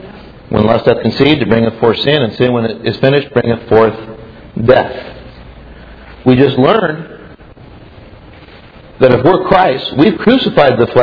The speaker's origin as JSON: {"language": "English", "region": "Oregon", "country": "United States", "said": "I hail from the People's Republic of Oregon."}